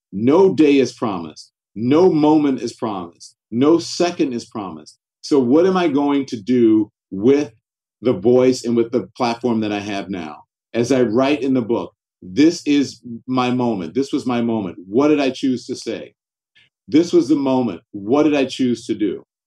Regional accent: United States; It's because of growing up in America. It's because of the history of this country.

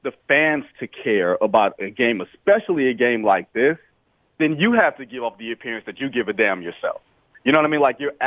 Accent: Detroit, Michigan, United States; I'm from Detroit, so you can.

